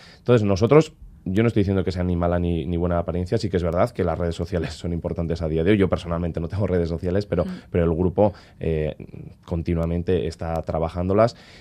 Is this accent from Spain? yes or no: yes; Yécora, Basque Country, Spain; nosotros somos de Yécora, es un pequeño pueblo de 200 habitantes en Río Jalavesa.